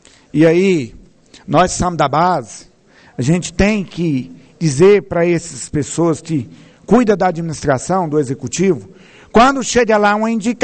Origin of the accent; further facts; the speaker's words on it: Brazil; A senhora é brasileira e eu sou brasileiro.